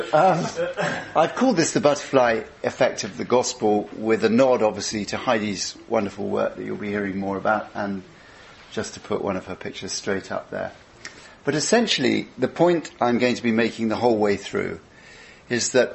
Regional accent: United Kingdom; I bring tonight, as you can probably guess, the lens of being Brit, so you're going to have to forgive me for a number of things

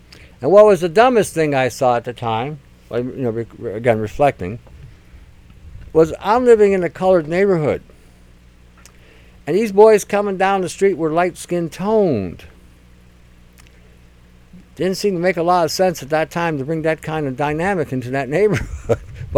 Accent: Detroit, Michigan, United States; when I grew up in Detroit back in the 60s, it was a violent town.

